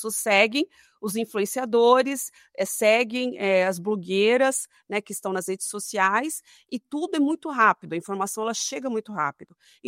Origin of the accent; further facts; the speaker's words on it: Marília, São Paulo, Brazil; now in Brasília, Brazil; E digo sempre que sou uma menina do interior, né? Sou do interior de São Paulo, sou de Marília, mas vivi aí em 8 cidades diferentes, hoje estou em Brasília, mas com meu pezinho em São Paulo